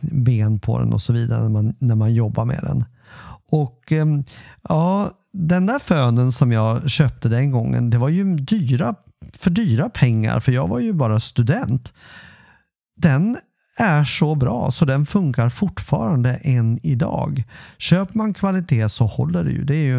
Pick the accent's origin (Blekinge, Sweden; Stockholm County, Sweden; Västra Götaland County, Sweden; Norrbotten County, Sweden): Stockholm County, Sweden; Stockholm; Jag är uppväxt i Stockholm, inte så långt ifrån Älvsjömässan där Stockholms hundmässa håller hus.